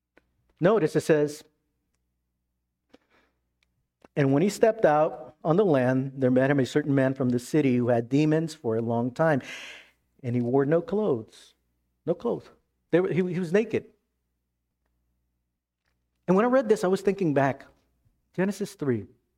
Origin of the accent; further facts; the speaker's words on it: Texas, United States; I came from Texas, which was, it has changed, but it's conservative, different, just a different culture.